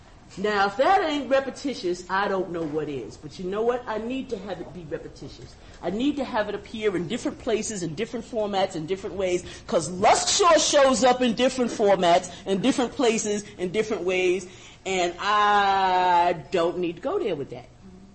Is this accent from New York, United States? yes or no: yes; Manhattan, New York, United States; Because you need to know, I'm from Manhattan.